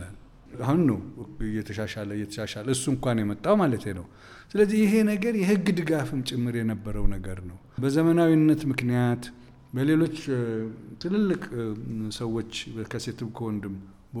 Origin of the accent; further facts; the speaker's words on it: Debre Zeit, Oromia, Ethiopia; also born or lived in Addis Ababa; 4 ዓመት ከሆነኝ በኋላ ነው ወደ ደብረ ዘይት ሄድ ነው። አባቴ ለረጅም ዘመን ደብረ ዘይት ነው የኖሩት። በልጅነታቸው ነው ደብረ ዘይት የገቡት።